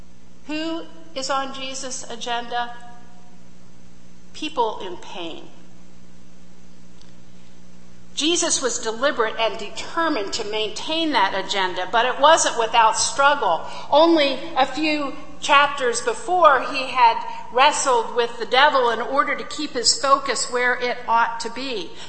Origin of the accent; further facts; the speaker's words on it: Harrisburg, Pennsylvania, United States; I grew up in the Harrisburg, Pennsylvania area, and back in 2005, I was had started as chaplain at Schuyler Hospital and Seneca View Skilled Nursing Facility